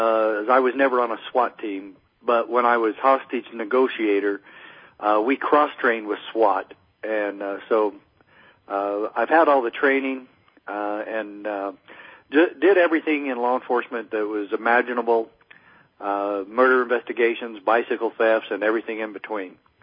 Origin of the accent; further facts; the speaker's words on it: Arizona, United States; I love it when BYU beats even my home state colleges of U of A or ASU.